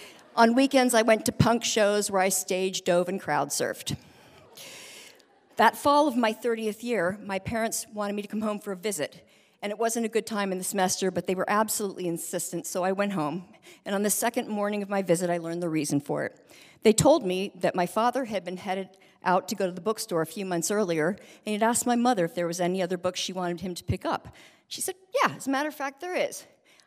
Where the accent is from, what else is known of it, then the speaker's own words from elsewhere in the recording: Berkeley, California, United States; born there; I was born in 1959 in Berkeley, California. And I was adopted through a state agency